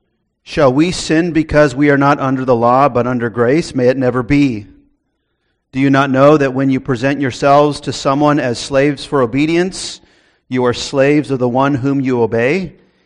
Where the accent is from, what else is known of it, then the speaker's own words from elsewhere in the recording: Moorpark, California, United States; Well, I grew up in Moorpark, so I'm a hometown boy